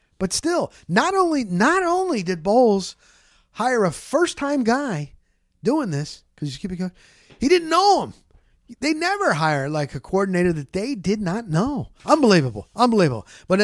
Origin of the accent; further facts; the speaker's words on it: New Jersey, United States; I know, listen, I'm originally from Jersey.